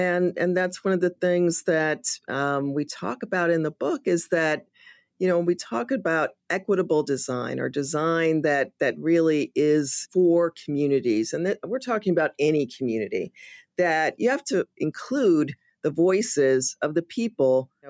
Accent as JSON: {"language": "English", "town": "Chicago", "region": "Illinois", "country": "United States", "said": "I'm from the South Side of Chicago. I know exactly what that looks like"}